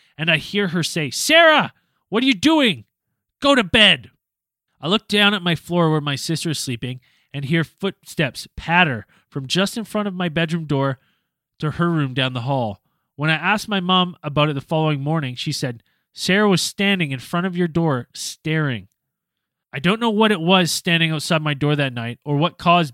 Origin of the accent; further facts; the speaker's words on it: West Kelowna, British Columbia, Canada; Like my parents' home that I grew up in West Kelowna there